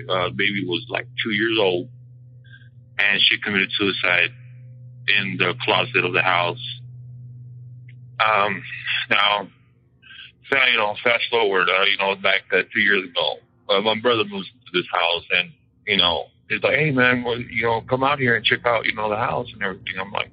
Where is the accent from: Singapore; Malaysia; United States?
United States; California; We are from California, me and my family.